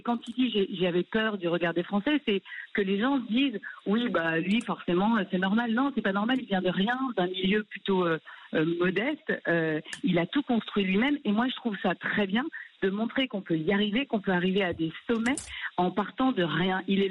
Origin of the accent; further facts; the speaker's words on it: Lyon, Auvergne-Rhône-Alpes, France; Et comme je suis lyonnaise, forcément, ça crée des liens.